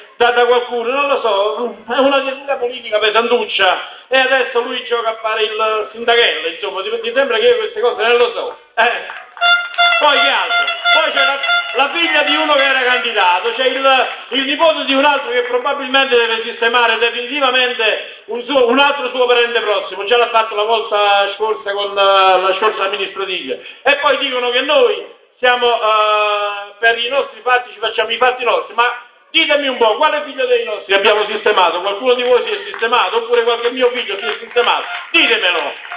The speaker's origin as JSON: {"language": "Italian", "town": "Calvi Risorta", "region": "Campania", "country": "Italy", "tie": "born or raised there", "said": "noi siamo di Calvi Risorsa, siamo nati qui, viviamo qui e specialmente io sto tutto il giorno a Calvi Risorsa"}